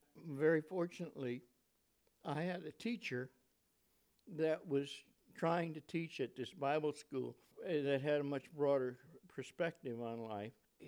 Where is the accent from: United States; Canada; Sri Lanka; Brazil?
United States; Elberta, Alabama; born there; I was born in Alabama, in a town of Alberta, which is down on the coast of Alabama.